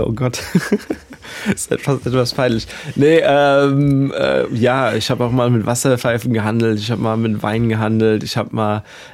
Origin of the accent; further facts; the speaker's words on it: Mainz, Rhineland-Palatinate, Germany; also born or lived in India / Dubai; Ich bin mit 16 nach Mainz zurückgekommen, habe dort mein Abitur im Frauenlob-Gymnasium gemacht